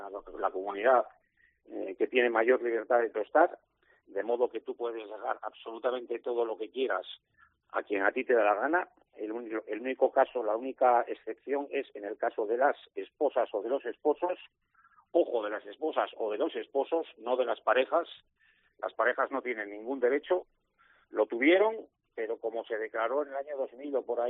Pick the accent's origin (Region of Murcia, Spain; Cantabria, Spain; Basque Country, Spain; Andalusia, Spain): Cantabria, Spain; Santander; born there; el navarro, como yo, que no soy navarro porque nací en Santander, pero sí soy navarro.